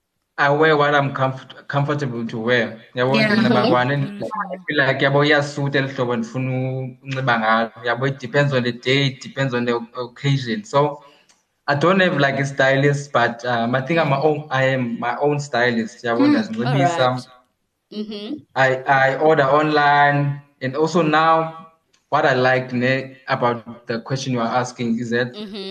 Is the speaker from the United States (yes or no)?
no; Khayelitsha, Western Cape, South Africa; For me, since I'm from Khayelitsha and I'm representing my hometown.